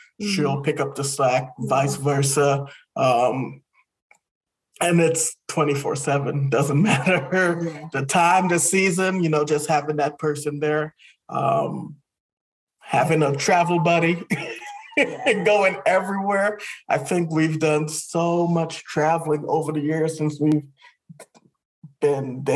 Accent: Trinidad & Tobago; like for me being Trinidadian, I am very passionate when I speak.

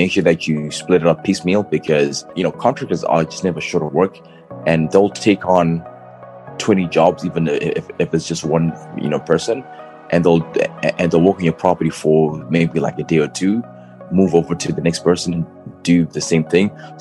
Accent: Zimbabwe; also born or lived in Missouri / Florida / Paris; now in Chicago, United States; I've lived in the US for about 20 years. Born and raised in Zimbabwe. Have lived in Missouri, Florida, and in between then I moved to France for about 2 years. Paris, and then I've been in Chicago, Illinois for about 8 years now.

